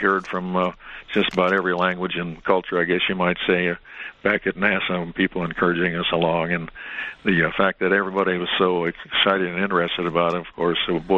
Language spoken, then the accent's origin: English; Grand Rapids, Michigan, United States; Roger, of course, is from my hometown in Grand Rapids.